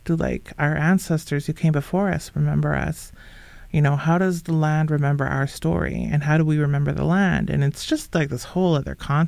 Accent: Saskatchewan, Canada; And also, like, I'm from Saskatchewan. The mountains are such a mystery to me.

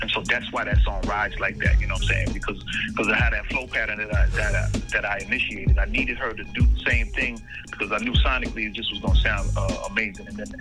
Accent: New Jersey, United States; Yeah, so for me, growing up in Jersey

